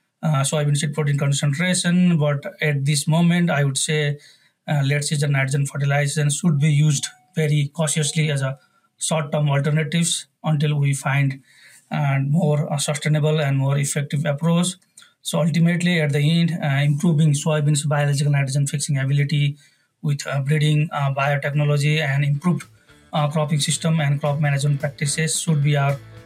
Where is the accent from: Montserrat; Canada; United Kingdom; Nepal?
Nepal; moved away as an adult; now in United States; I was born and raised in Nepal, where I completed my undergraduate degree in agriculture.